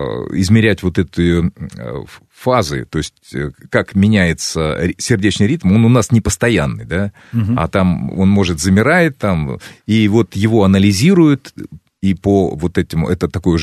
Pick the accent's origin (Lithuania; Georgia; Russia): Russia; я вырос в России